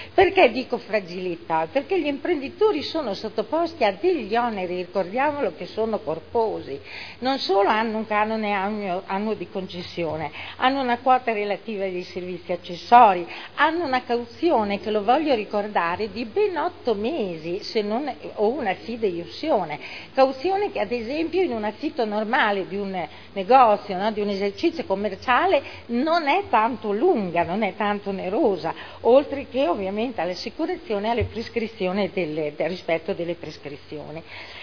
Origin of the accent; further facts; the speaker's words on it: Modena, Emilia-Romagna, Italy; da modenese mi riconosco tutta nel cuore che ci ha messo e che anch'io come frequentatrice del centro storico voglio continuare a mettere.